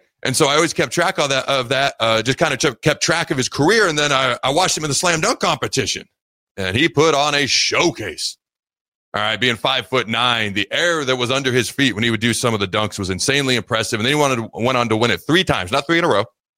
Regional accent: Washington, United States; also born or lived in Hastings, Nebraska; So I was born in Hastings when I was 3. My dad's job took us up to the state of Washington. So I grew up in the state of Washington, rooting for Nebraska from halfway across the country.

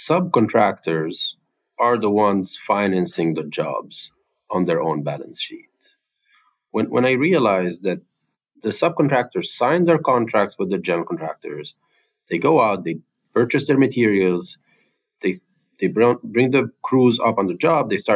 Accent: Lebanon; moved away as an adult; now in United States; born and raised in Lebanon. Both of my parents are in construction. My dad more on the subcontractor side, my mom more on the general contractor side. Came for grad school to Boston in 2008

